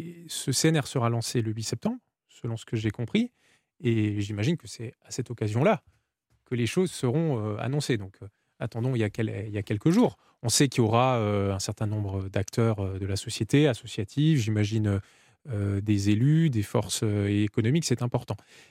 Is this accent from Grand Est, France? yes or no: yes; Grand Est, France; Alors moi, par exemple, je viens d'Alsace, de l'Est de la France.